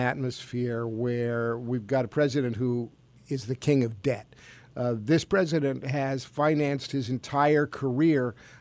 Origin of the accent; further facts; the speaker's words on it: New Hampshire, United States; I'm from New Hampshire, and I ran as a fiscally responsible Democrat.